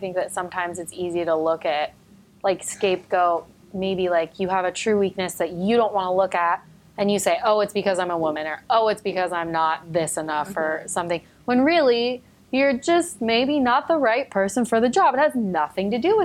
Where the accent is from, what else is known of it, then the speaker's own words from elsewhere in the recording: United States; born there; I'm blessed to be able to do so because I was born in America